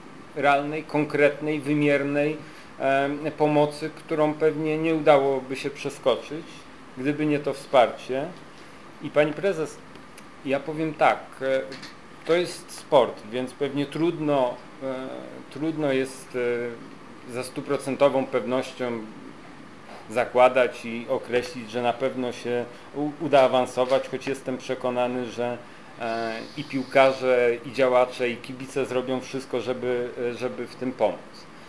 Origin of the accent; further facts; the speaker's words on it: Bydgoszcz, Kuyavian-Pomeranian Voivodeship, Poland; przede wszystkim jako bydgoszczanin czuję wielką radość i dumę